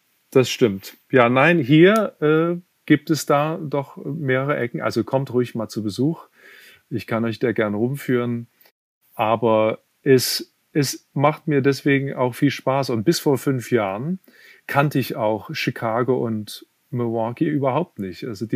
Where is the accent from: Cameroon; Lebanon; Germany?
Germany; Leipzig, Saxony; now in United States; meiner Heimatstadt in Leipzig